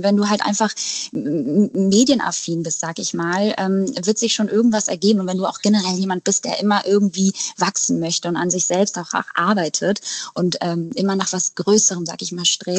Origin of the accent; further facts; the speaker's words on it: Eckernförde, Schleswig-Holstein, Germany; Ich komme nämlich eigentlich aus Eckernförde.